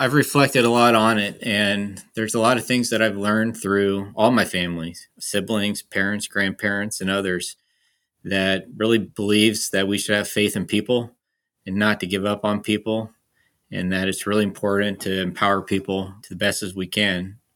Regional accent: Cincinnati, Ohio, United States; I grew up in Cincinnati, Ohio, and I grew up in a family that was impacted by the foster care system.

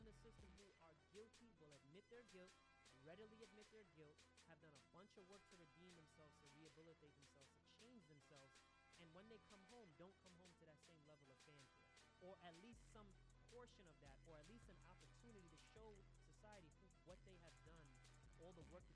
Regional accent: New York City, New York, United States; I grew up in Southside Jamaica, Queens, which is not too different from Brownsville or East New York.

